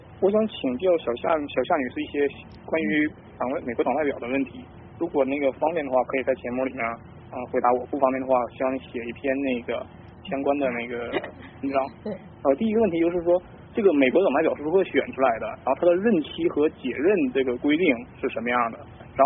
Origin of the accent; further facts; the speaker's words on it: China; 我作为一个中国人